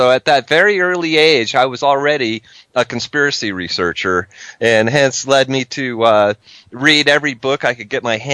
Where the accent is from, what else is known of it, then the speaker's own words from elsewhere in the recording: Ross, California, United States; I grew up in Ross, California. That's in Marin County and near Mount Tamalpais.